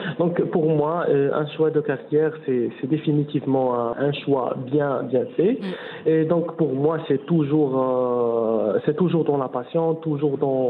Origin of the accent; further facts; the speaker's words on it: Casablanca, Casablanca-Settat, Morocco; Donc, c'est une grande ville. Donc, je suis de Hey Mohamedi.